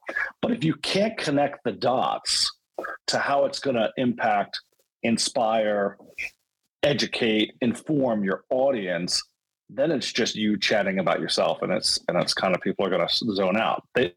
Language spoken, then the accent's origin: English; Philadelphia, Pennsylvania, United States; I think it was a different cities because I'm from Philly.